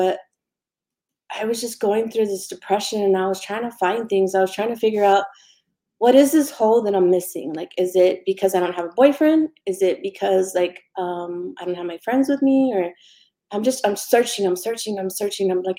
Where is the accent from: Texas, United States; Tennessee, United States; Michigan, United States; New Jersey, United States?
Texas, United States; Fort Stockton; also born or lived in El Paso / Seminole; because I am from Fort Stockton, born and raised. And that's just our town that we've lived in all of our lives.